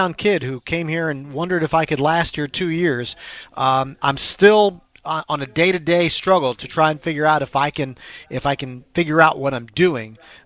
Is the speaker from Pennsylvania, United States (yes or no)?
yes; Pennsylvania, United States; now in New York, United States; one of the things I take pride in is that I'm not from New York. You know, I'm from a small town in Pennsylvania.